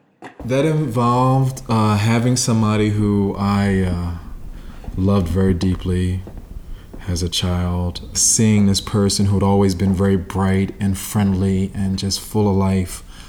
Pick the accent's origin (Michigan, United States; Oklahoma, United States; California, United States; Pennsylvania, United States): Pennsylvania, United States; Philadelphia; I'm originally from Southwest Philly. From a working class neighborhood called Pascal, which when I grew up was predominantly an African American community.